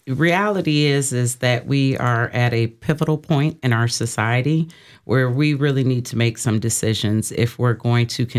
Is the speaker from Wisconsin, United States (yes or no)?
yes; Milwaukee, Wisconsin, United States; I am from Milwaukee, Wisconsin